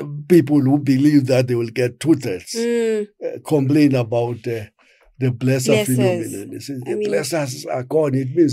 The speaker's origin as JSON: {"language": "English", "region": "Eastern Cape", "country": "South Africa", "said": "And I know that this is a very sensitive issue because I'm coming from the Eastern Cape. People say that's a Xhosa complaining."}